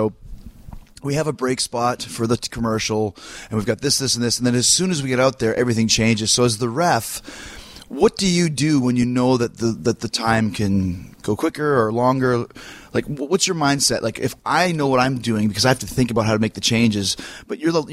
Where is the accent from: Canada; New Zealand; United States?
Canada; I'm from Canada.